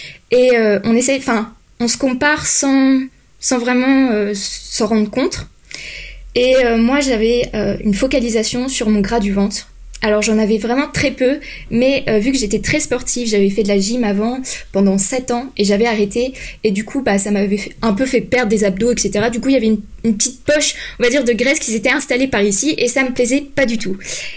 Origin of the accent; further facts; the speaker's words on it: France; now in Belgium; j'ai 19 ans. Je suis en études de kiné en Belgique, mais je suis française.